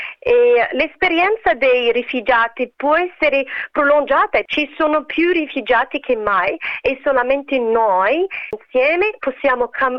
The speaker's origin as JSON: {"language": "Italian", "country": "Morocco", "second_language": "Italian", "moved": "yes", "lives_now": "Australia", "said": "sono marocchina, venuto in Australia 5 anni fa e come mai parlo italiano? Facevo il teatro italiano prima e lavoravo prima con l'azienda Lavazza, quindi lavoravo in Marocco e poi in Italia."}